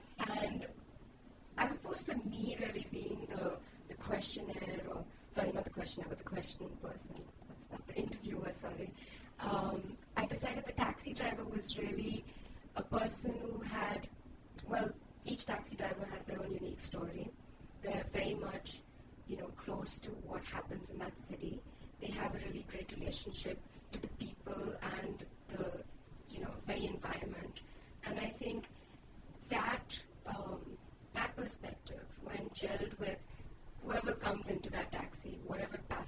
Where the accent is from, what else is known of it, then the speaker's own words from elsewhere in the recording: New Delhi, Delhi, India; now in Mumbai, India; because I'm new to Mumbai, or Bombay as I prefer to call it. I'm from New Delhi.